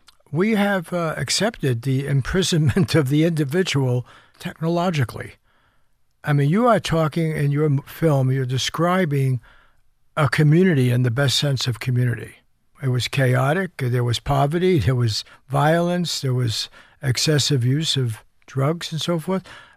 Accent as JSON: {"language": "English", "town": "Bronx", "region": "New York", "country": "United States", "tie": "born or raised there", "said": "when I was a kid growing up in the Bronx, we didn't have it in our neighborhood"}